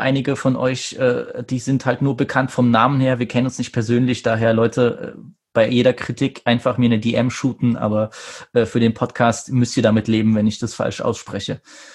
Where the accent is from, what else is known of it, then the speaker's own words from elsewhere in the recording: Poland; Ich als Pole